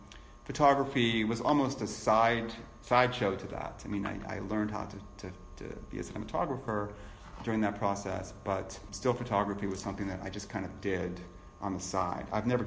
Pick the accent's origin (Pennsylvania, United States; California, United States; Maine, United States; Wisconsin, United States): Pennsylvania, United States; Pittsburgh; also born or lived in Newcastle; old industry here, which I grew up with in Newcastle and in Pittsburgh.